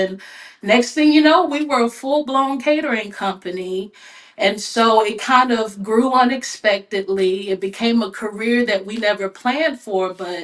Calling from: Bethlehem, Georgia, United States; So I'm in Bethlehem, Georgia.

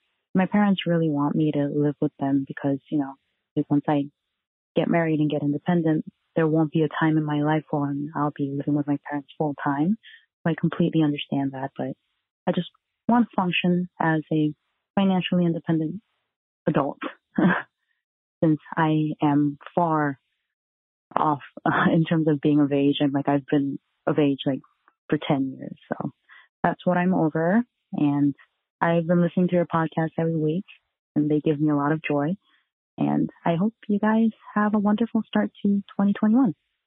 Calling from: South Korea; I'm calling from South Korea.

